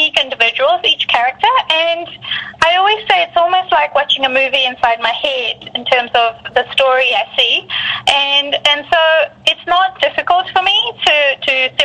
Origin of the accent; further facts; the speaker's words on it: New Zealand; definitely I'm as much a Kiwi as I am Indian, and so that's been really great.